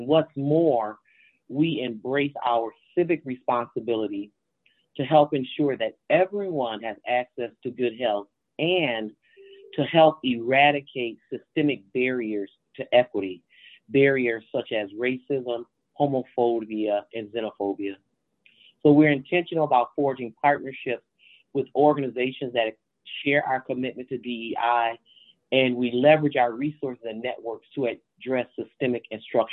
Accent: Grand Rapids, Michigan, United States; Yes, I am from Grand Rapids, Michigan, and I have worked in higher education for close to 30 years

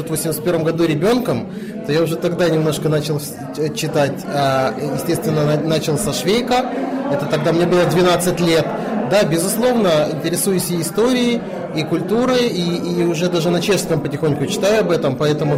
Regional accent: Odesa, Odesa Oblast, Ukraine; Мы сами люди, которые выросли у моря, мы из Одессы

